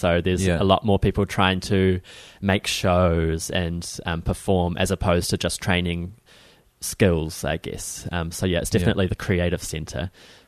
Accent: Wellington, New Zealand; Yes, I'm from Wellington as well.

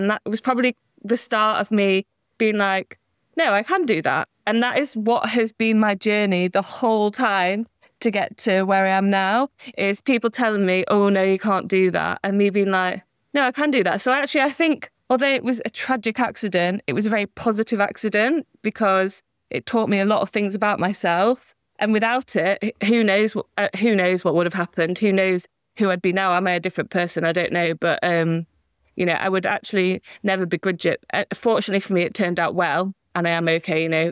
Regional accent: Leeds, Yorkshire and the Humber, United Kingdom; My one big thing growing up in Leeds was I absolutely loved horses.

